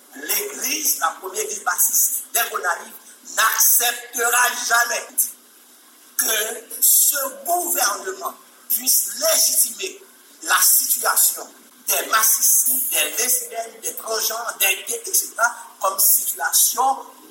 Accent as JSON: {"language": "French", "country": "Haiti", "said": "D'ailleurs, en tant qu'Haïtien, nous n'avons pas gagné culture ça."}